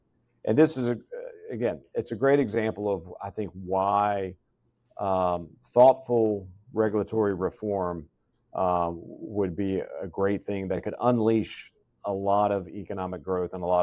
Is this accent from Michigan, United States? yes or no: no; Florida, United States; I grew up in South Florida, Michael.